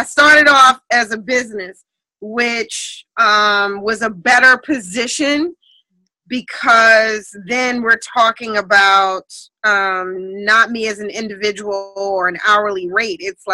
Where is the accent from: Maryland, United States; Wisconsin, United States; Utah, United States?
Maryland, United States; Pumphrey; I grew up in Pumphrey.